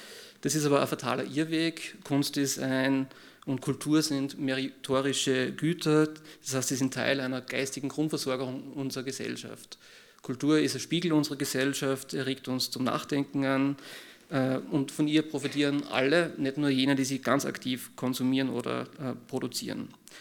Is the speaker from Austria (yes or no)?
yes; Upper Austria, Austria; Ich bin aus Oberösterreich, ich weiß, von was ich rede.